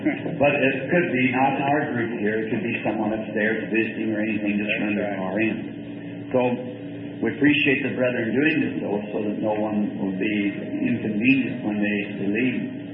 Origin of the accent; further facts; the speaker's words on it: the South, United States; I'm a Southerner. I'm emotional.